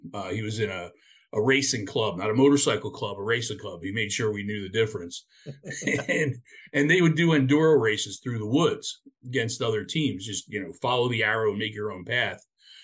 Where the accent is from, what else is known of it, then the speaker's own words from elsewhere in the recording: Philadelphia, Pennsylvania, United States; Growing up in the Philadelphia area, became a huge hockey fan.